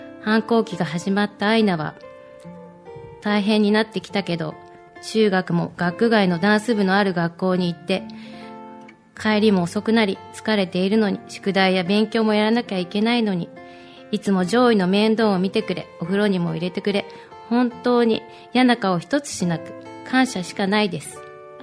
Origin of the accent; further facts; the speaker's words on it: Iida, Nagano, Japan; born there; 私は長野県飯田市に生まれました。剣道一家に育ち、かなりのスパルタな環境でした。